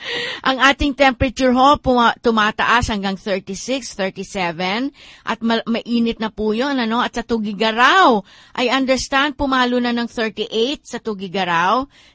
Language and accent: Tagalog; Baguio, Cordillera Administrative Region, Philippines; dahil ako po ay taga Baguio